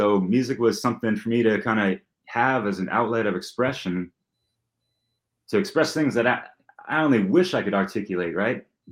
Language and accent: English; San Francisco, California, United States; Growing up in the Bay Area of San Francisco, there's more artists than I can name